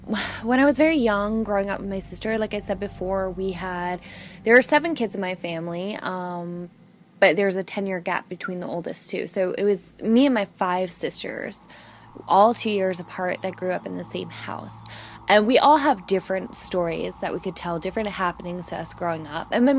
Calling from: Florida, United States; I'm calling from Central Florida.

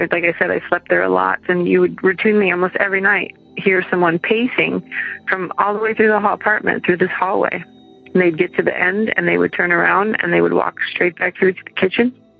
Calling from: Madison, Wisconsin, United States; I'm calling from Madison, Wisconsin.

